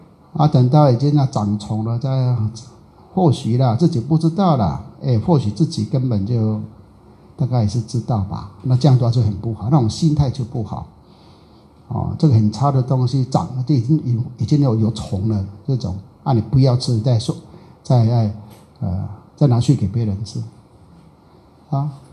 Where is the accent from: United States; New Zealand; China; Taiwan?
Taiwan; 以前我们呢在台湾呢、啊，我们的亲戚啊